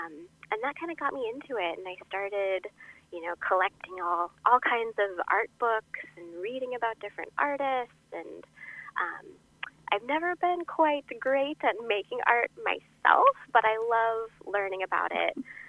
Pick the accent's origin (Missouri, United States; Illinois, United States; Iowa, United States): Iowa, United States; Joyce; Well, I'm from Joyce, Iowa, which is a really small town in north central Iowa.